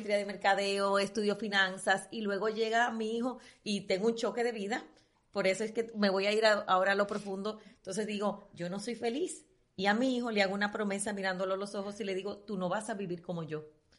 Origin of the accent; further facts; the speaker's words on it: Dominican Republic; Ah, sí, somos los dominicanos. ¿Viste? Dominicanos.